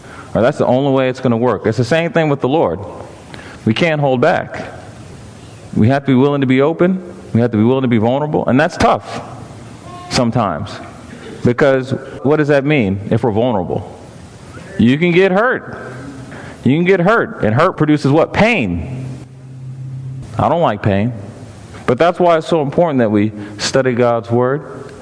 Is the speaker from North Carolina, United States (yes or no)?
yes; North Carolina, United States; I came from North Carolina. I flew on a plane.